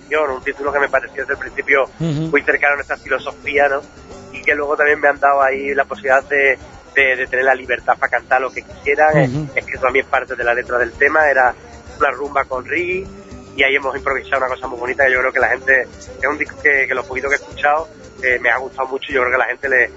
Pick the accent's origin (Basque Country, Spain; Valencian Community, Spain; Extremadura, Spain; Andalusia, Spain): Extremadura, Spain; Zafra; Y yo soy de Zafra